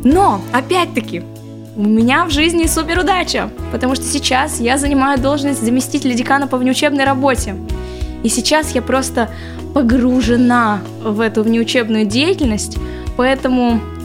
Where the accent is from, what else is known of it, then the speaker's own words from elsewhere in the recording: Perm, Perm Krai, Russia; Мне пришлось на какое-то время вернуться сюда, обратно в Россию, в Пермь, в родной город, к родителям.